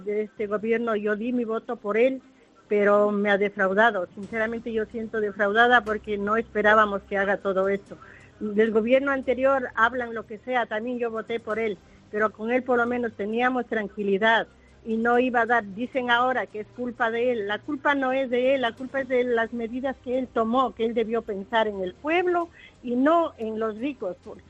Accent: Ecuador; moved away as an adult; Yo soy ecuatoriana, llevo 5 años aquí. He venido porque mi esposo ya lleva como 15 años aquí.

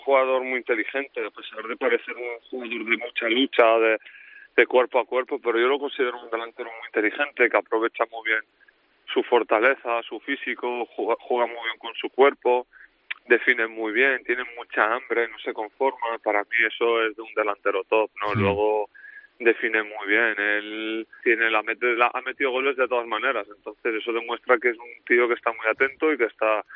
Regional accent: Tetouan, Tanger-Tetouan-Al Hoceima, Morocco; Yo de Tetuán, plenamente.

